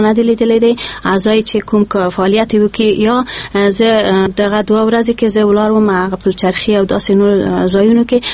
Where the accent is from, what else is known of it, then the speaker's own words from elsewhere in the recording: Kabul, Afghanistan; زه د کابل یم